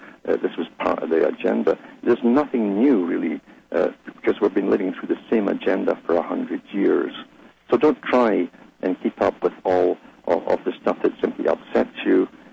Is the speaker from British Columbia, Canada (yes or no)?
no; Ontario, Canada; from Ontario, Canada.